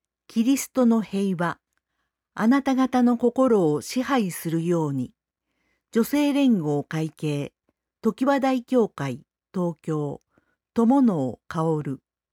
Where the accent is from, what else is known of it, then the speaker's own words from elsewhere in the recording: Nagasaki, Japan; 生まれ育った長崎でも、以前は原爆投下時間11時2分、サイレンが市内に1分間鳴り響き